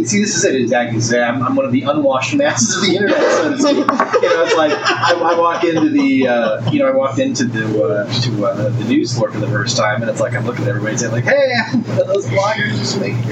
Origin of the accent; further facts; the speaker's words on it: Chicago, Illinois, United States; I'm originally from Chicago, yeah.